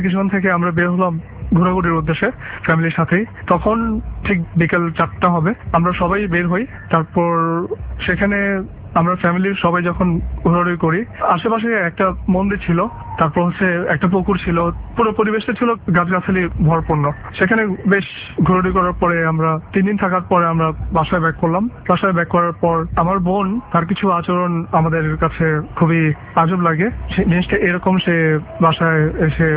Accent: Dhaka, Dhaka Division, Bangladesh; আমি ধানমন্ডি জিগাতলা থেকে এসেছি।

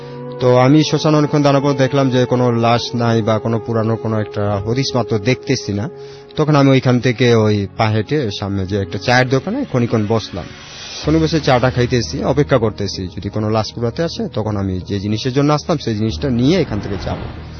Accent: Dhaka, Dhaka Division, Bangladesh; বাড্ডা থেকে আসছি।

